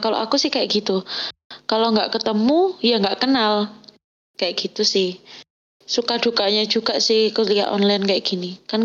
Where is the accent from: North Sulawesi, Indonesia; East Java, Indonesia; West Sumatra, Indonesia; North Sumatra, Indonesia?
East Java, Indonesia; Malang; Kalau dari aku sih, kan aku asli Malang